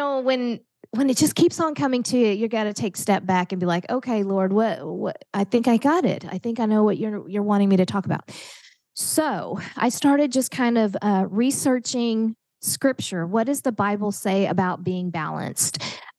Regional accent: Oklahoma, United States; I'm from Oklahoma, and us Oklahoma gals, we have lots of fun stories.

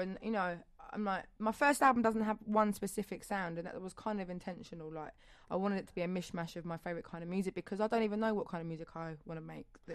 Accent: London, United Kingdom; Yeah, well, I grew up in North London till I was 10. Might be that, I don't know. Maybe it's just because we're not posh like some of the other girls that come from London.

